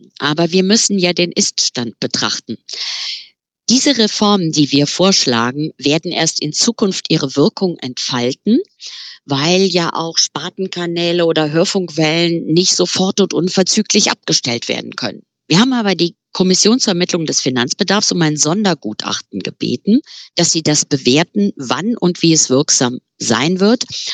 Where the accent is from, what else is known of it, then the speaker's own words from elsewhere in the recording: Southwest Germany, Germany; meiner Heimatregion Rheinland-Pfalz und Baden-Württemberg, die gemeinsam den SWR als Hörfunkgebiet haben